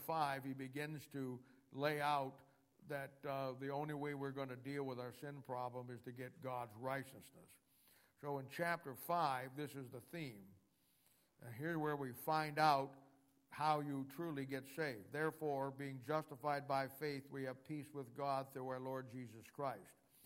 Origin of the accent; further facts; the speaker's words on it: Ohio, United States; I know I'm from Ohio. I'm going to be voting for Cincinnati.